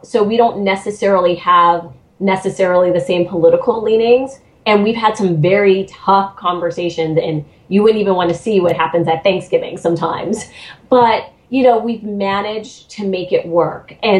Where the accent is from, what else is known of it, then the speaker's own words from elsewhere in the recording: United States; born there; I was born in America, and I was born in America during this time, because I literally am kind of the first generation to be born outside of Jim Crow